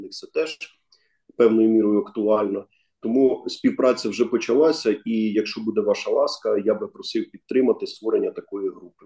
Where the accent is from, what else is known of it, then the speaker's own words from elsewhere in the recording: Kropyvnytskyi, Kirovohrad Oblast, Ukraine; в моєму рідному місті в Кропивницькому